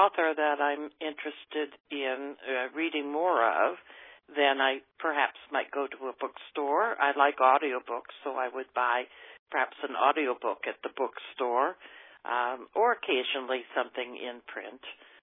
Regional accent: Haymarket, Virginia, United States; I am from Haymarket, Virginia. I am 73 years old

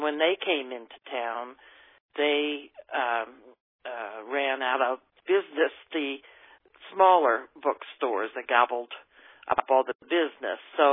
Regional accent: Haymarket, Virginia, United States; I am from Haymarket, Virginia. I am 73 years old

